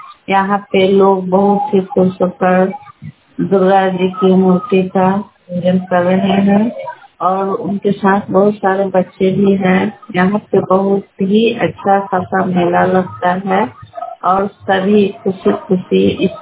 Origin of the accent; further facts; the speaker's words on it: Lalganj, India; और मैं लालगंज के गौरा मदन सिंह निवासी के रहने वाली हूँ